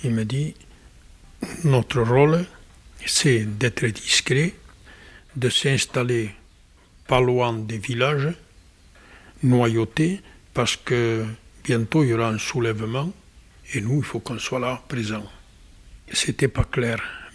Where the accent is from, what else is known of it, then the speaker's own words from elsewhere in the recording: Spain; nous, on est des Espagnols, on est maquisards français, mais on est des Espagnols et on veut libérer l'Espagne aussi.